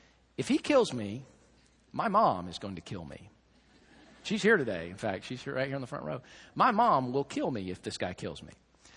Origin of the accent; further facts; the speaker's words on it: the South, United States; I'm from the South, man. We don't do that. We eat grits.